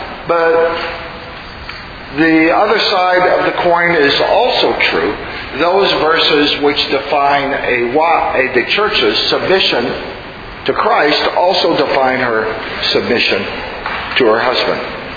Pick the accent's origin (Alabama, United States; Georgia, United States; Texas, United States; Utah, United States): Texas, United States; Houston; I am from Houston. It is a very humid climate.